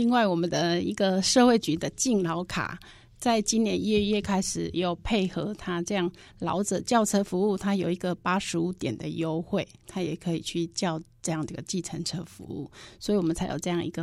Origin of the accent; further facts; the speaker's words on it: Taiwan; 越南它本身它的国家不允许我们台湾人在那边自产